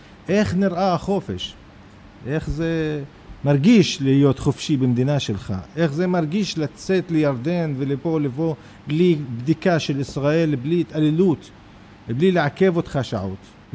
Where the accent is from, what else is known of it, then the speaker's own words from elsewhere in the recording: Palestine; אני בתור פלסטיני, אני לא יכול לחלום פחות יותר.